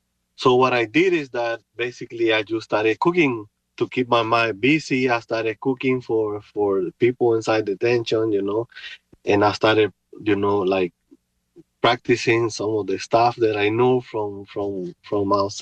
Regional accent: Honduras; English is a second language; moved away as an adult; now in United States

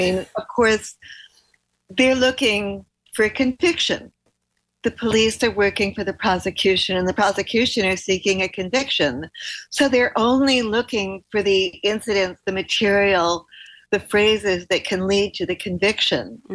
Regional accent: New Zealand; I grew up partly in New Zealand. My parents emigrated to New Zealand

